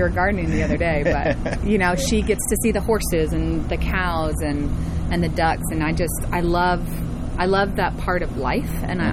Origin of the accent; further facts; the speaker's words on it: Lexington, Kentucky, United States; So I grew up in Lexington.